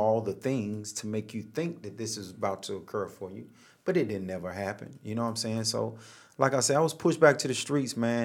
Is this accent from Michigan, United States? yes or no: no; Charlotte, North Carolina, United States; I was born right here in Charlotte, North Carolina, on the west side of town. Actually, I've lived all over Charlotte